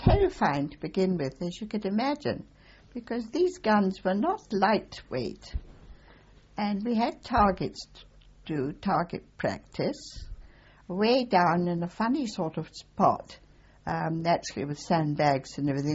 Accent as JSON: {"language": "English", "region": "Scotland", "country": "United Kingdom", "lives_now": "Australia", "said": "normally they called them Pommies, but being a Scot"}